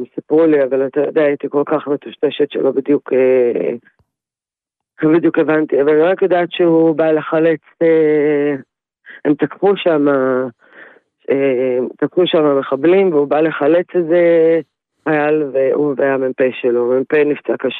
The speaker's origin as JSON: {"language": "Hebrew", "town": "Jerusalem", "region": "Jerusalem District", "country": "Israel", "said": "בירושלים, בירמון הנציב."}